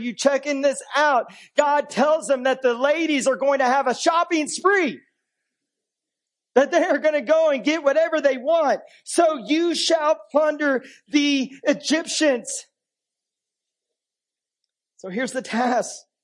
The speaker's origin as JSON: {"language": "English", "country": "United States", "said": "You see, I'm an American. And as an American, I have a strong sense of individualism."}